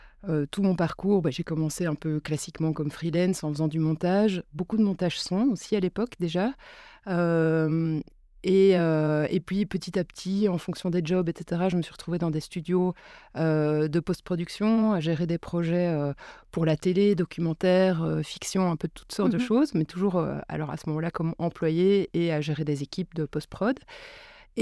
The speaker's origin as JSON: {"language": "French", "country": "Belgium", "said": "parce que chez nous, en Belgique, ça reste petit et tout le monde se connaît"}